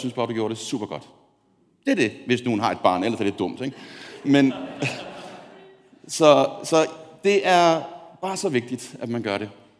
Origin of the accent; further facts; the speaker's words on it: Copenhagen, Capital Region of Denmark, Denmark; Jeg kommer fra København.